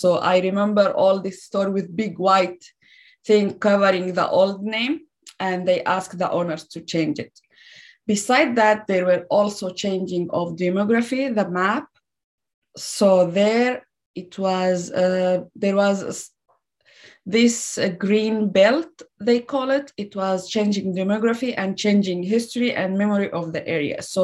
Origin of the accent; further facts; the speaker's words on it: Syria; when I say I'm from Syria, and when I say Kurdish